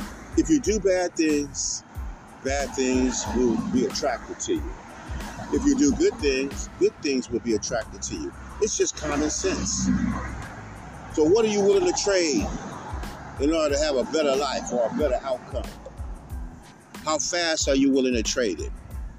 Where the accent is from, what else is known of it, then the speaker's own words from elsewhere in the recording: United States; Well, whatever that is, I am an American. I'm an American first, and everything else you want to call me is second.